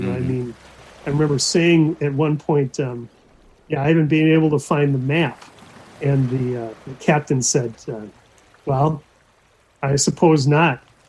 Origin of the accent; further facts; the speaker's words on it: Anoka, Minnesota, United States; You know, I grew up in Anoka, which is, you know, Anoka is a town that you drive through in order to get to your cabin. So it was a great place to grow up.